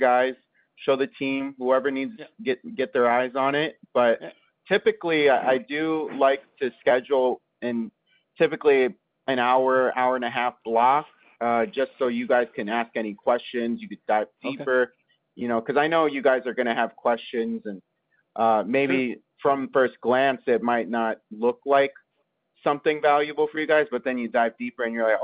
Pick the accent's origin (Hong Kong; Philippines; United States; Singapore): Philippines; What a coincidence. I'm Filipino as well, and my mom is actually just coming back.